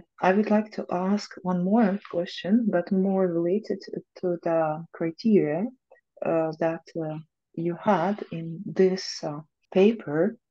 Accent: Latvia; English is a second language; I'm coming from Latvia

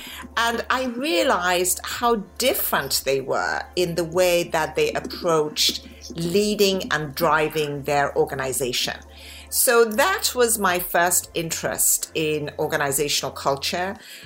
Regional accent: England, United Kingdom; moved away as an adult; also born or lived in Iran; now in United States; I'm Persian by birth. I grew up in England and finished my education in the UK. And then I came over here to California

